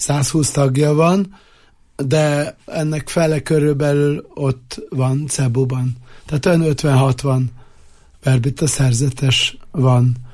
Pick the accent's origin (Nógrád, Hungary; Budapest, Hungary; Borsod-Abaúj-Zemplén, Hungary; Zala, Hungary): Budapest, Hungary; Én tulajdonképpen budapesti vagyok a 7. kerületből